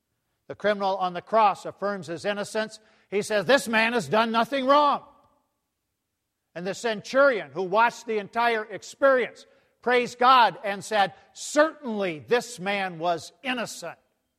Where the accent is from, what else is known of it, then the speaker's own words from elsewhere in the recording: Iowa, United States; Many years ago, I returned to my hometown in Northwest Iowa